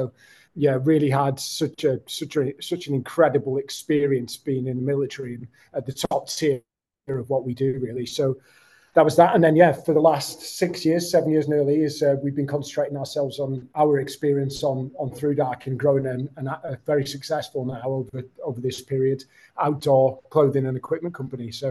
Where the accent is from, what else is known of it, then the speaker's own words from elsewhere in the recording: Kendal, North West England, United Kingdom; So I was born in the Lake District, Kendal, Cumbria, and yeah, I spent most of my earlier years there, just kicking around in the local countryside